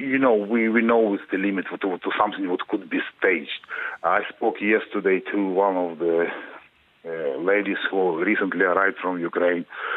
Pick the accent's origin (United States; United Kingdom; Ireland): Ireland; I'm an Irish citizen.